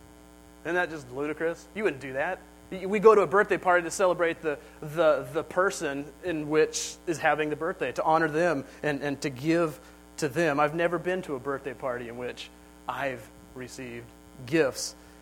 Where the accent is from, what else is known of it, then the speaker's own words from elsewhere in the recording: California, United States; I grew up in Southern California, so it was 80 degrees on New Year's, which is always kind of cool.